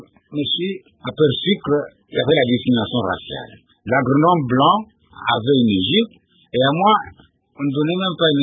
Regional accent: Kasaï, DR Congo; Donc aujourd'hui, c'est la partie occidentale du Kasaï.

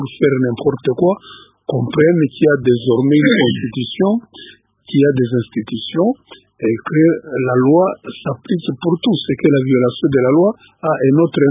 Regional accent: Goma, North Kivu, DR Congo; Je viens personnellement de Goma, au Nord Kivu.

